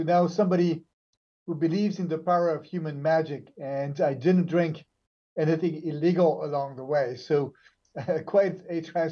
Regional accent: France; English is a second language; now in United States; So I was born and raised in France. I spent the majority of my adult life now in the U.S.

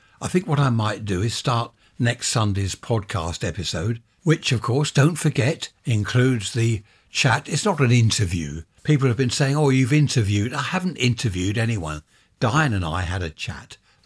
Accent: South East England, United Kingdom; film of my hometown and surrounding areas and towns in Sussex, West Sussex, East Sussex.

